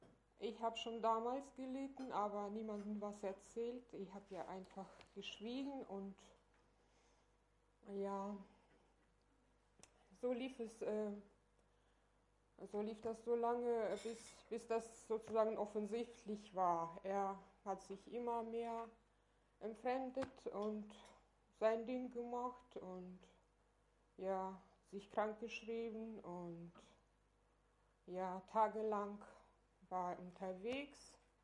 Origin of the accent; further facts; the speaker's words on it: Kazakhstan; moved away as an adult; now in Germany; wie ihr schon gehört habt. Ich komme aus Kasachstan. Wir sind 1995 mit meiner Familie nach Deutschland gekommen. Als sogenannte Aussiedler.